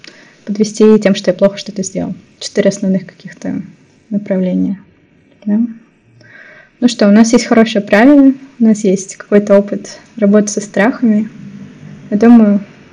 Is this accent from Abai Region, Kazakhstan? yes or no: no; Almaty, Kazakhstan; also born or lived in Saint Petersburg; now in Barcelona, Spain; если я вернусь в родной город, да, то есть я из Алматы, я жила в Питере, и сейчас я живу в Барселоне.